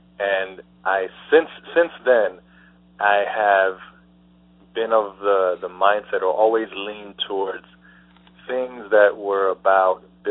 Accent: Bronx, New York, United States; I grew up in the South Bronx, and I remember from very young, growing up and thinking at 10 years old that the community that I lived in was an abandoned community.

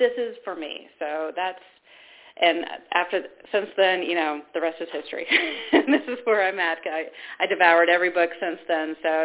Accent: Georgia, United States; also born or lived in Ohio; when I was born in Ohio, my family was Baptist. Then we moved to the South, to Georgia

